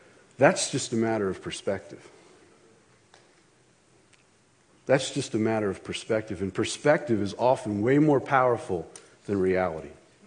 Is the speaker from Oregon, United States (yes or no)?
yes; Oregon, United States; I'm from Oregon. The air's thinner there.